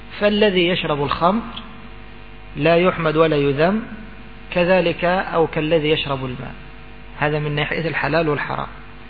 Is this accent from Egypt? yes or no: yes; Kafr El Sheikh Governorate, Egypt; انا في مرحلة التعليم كنت ادرس في دسوق، فكانوا في هذا المولد، مولد الدسوقي، انا اعرف رجل كان يبيت مع امرأة، هذا الرجل من عندنا من كفر الشيخ